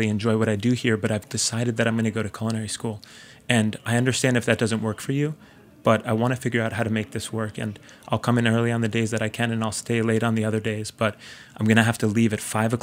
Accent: New Jersey, United States; So I'm from New Jersey. And growing up, we ate all sorts of things, but I ate a lot of tombstone pizzas.

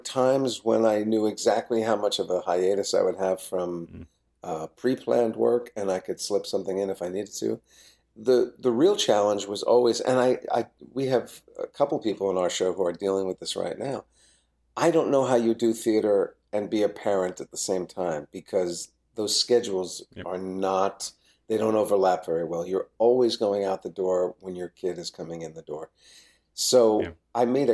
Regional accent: New Jersey, United States; I grew up in New Jersey. My fantasies when I thought, oh, maybe I'd like to do this for real, were all about trying to get over the river and work in New York

